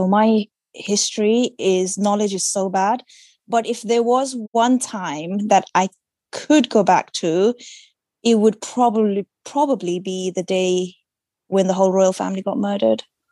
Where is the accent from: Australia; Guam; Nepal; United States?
Nepal; also born or lived in Hong Kong / Brunei / United Kingdom; So I was born in Nepal and then went to Hong Kong when I was like, what, 4 or 5, came back to Nepal, came to UK, went to Brunei and then went back to Nepal.